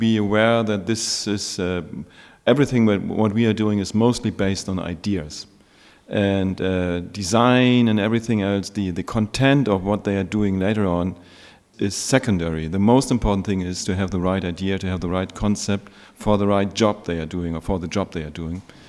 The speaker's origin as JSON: {"language": "English", "region": "Hamburg", "country": "Germany", "said": "I'm from Hamburg, Germany"}